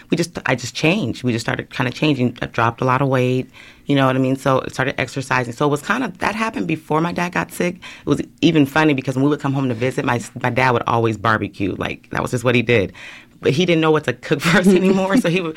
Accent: Los Angeles, California, United States; now in Portland, United States; He did not care that he moved to Portland because we are originally from Los Angeles.

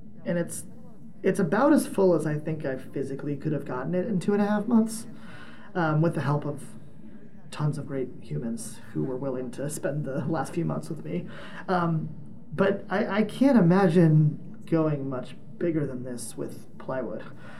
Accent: Pennsylvania, United States; Growing up on the East Coast, I feel like haunted house attractions were like huge in the fall, because of the beautiful foliage and nice weather. So like in Pennsylvania, everywhere you turned, there was a haunted attraction.

